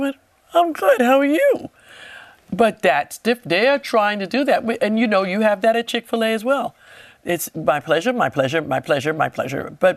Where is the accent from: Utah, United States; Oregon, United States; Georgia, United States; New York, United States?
New York, United States; Because when I was growing up, you know, growing up in New York, well, she's stuck up.